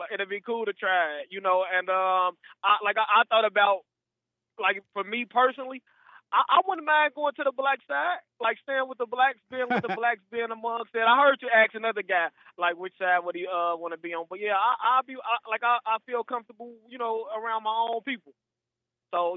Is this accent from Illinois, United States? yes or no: yes; Chicago, Illinois, United States; Well, I'm from Chicago. So, you know, I was born and raised around all black people.